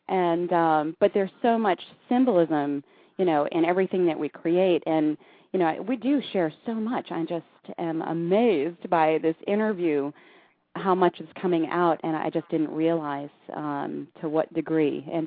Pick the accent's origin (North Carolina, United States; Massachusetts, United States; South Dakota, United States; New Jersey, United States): Massachusetts, United States; Boston; now in Austin, United States; I'm originally from Boston, okay? And I moved to Austin, and that's when I started my networking career.